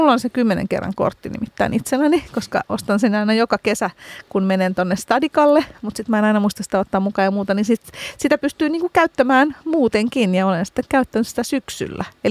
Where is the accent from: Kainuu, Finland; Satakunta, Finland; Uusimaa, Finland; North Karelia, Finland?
Uusimaa, Finland; Helsinki; Itse tunnustan, että olen Töölöstä kotoisin